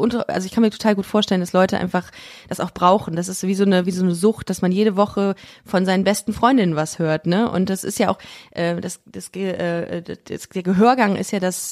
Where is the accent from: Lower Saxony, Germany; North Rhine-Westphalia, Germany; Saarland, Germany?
North Rhine-Westphalia, Germany; Düsseldorf; now in Cologne, Germany; Ich komme auch aus Nordrhein-Westfalen, aus dem Dorf, das Düsseldorf sich nennt.